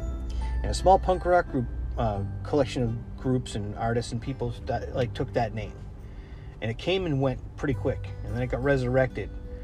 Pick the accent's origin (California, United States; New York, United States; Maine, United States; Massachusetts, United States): Massachusetts, United States; Worcester; accent: Worcester; but no, I'm not from Boston. You know, I'm not. I'm from Worcester. And there's a different accent, though it may be subtle. I think we sound a little more like people from Rhode Island.